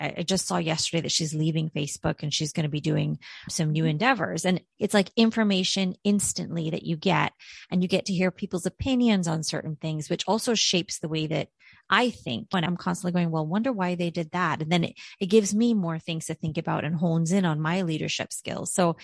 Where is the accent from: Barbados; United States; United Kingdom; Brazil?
Barbados; born there; I was born in Barbados, and ever since I was 14, I always like looked for a mentor